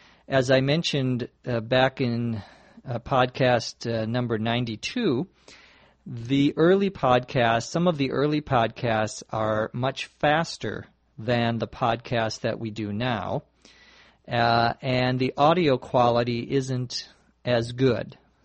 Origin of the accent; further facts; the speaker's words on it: Los Angeles, California, United States; from Los Angeles, California.